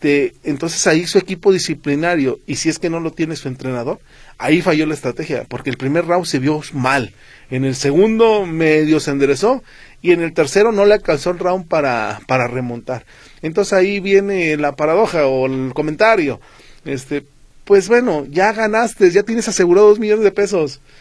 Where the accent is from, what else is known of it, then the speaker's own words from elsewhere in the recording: Mexico; siempre lo he dicho en muchas partes de la vida como mexicanos, existe un cierto paternalismo